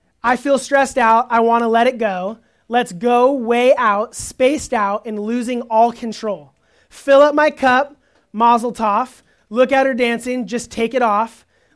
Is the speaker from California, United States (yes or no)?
yes; Orange County, California, United States; I grew up in Orange County, where the ocean was right there. I could surf all the time.